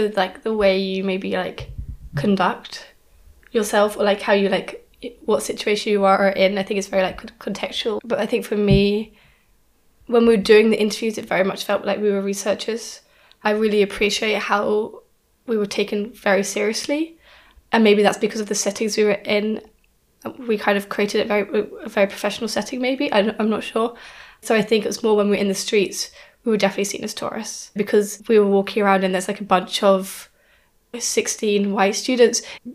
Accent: Maastricht, Limburg, Netherlands; we're students from the Netherlands, from Maastricht

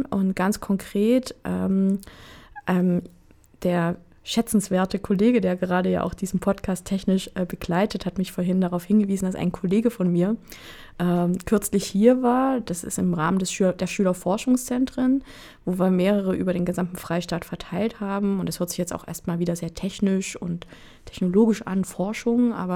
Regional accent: Thuringia, Germany; born there; Ich bin hier in Thüringen geboren, 1980. In eine Familie, die ein Handwerksunternehmen hat, was nächstes Jahr 100 Jahre alt wird. Und ich bin aber auch die erste Person, die in meiner Familie studiert hat.

